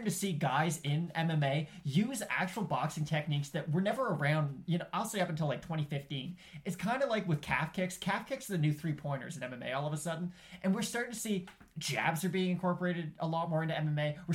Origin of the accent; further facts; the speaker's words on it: Canada; Two people growing up in Canada throughout the heyday of GSP.